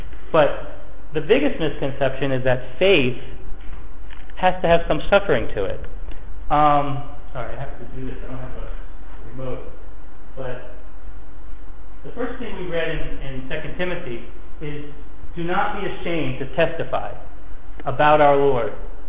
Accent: United States; born there; I've been exposed to Christianity since I'm a child because I was born in America.

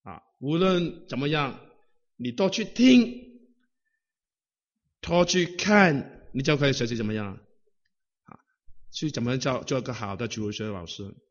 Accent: Hong Kong; 我们从香港来的，我们面对一个问题是怎么样呢？一九九七的问题啊

